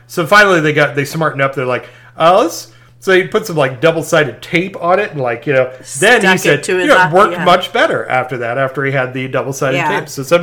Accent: Missouri, United States; I understand that's how it is growing up in Missouri with venomous snakes, you know.

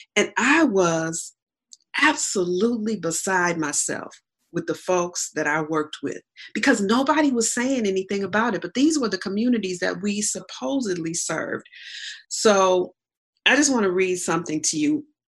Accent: Evanston, Illinois, United States; That's the kind of white folks that I grew up in Evanston.

